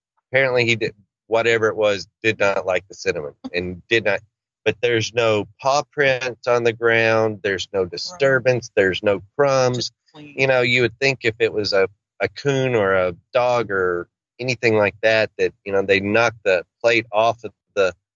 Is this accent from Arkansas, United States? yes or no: yes; Arkansas, United States